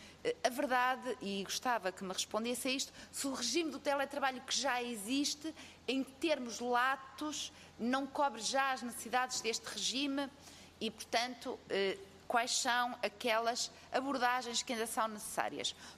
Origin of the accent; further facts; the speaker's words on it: Norte, Portugal; Eu também sou do Alto Minho